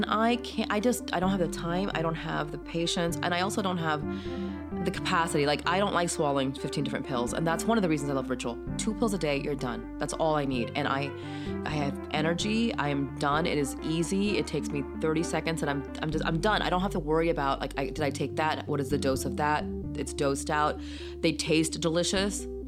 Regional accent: Pakistan; born there; I was born in Pakistan.

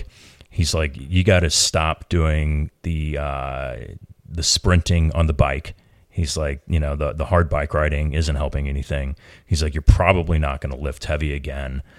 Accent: United States; I'm going to do everything all at once because I'm American.

